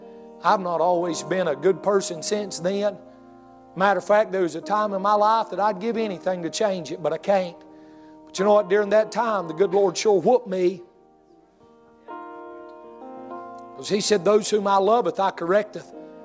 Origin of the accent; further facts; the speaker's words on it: the South, United States; We was raised in the country. We was raised in the South.